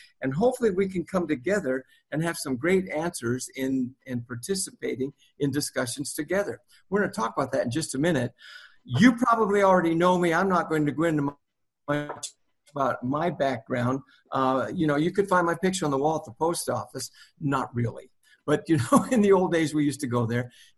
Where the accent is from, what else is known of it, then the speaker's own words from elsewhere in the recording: California, United States; I grew up in Southern California. I wanted to be an entertainer.